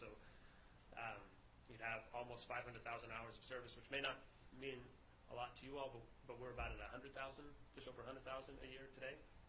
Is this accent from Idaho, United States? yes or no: yes; Meridian, Idaho, United States; now in Seattle, United States; So I grew up here. I went to Meridian High School. I grew up in the Treasure Valley. Went to Meridian High School and began my transit career at Valley Regional Transit back in 2003